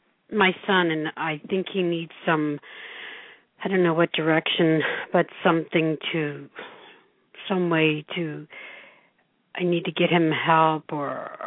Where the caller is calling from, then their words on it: New Jersey, United States; New Jersey.